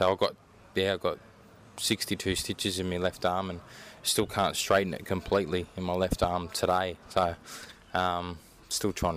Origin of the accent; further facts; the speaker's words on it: Sydney, New South Wales, Australia; I want Sydney Olympics. honour win a gold medal in my hometown.